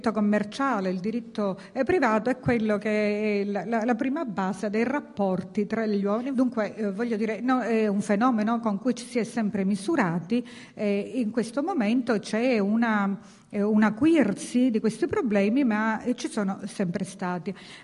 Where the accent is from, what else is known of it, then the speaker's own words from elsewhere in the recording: Trapani, Sicily, Italy; born there; Io sono nata a Trapani, è una città pure di frontiera, un avamposto come Mazzara, come Lampedusa, ed ero bambina, ci sono vissuta pochissimo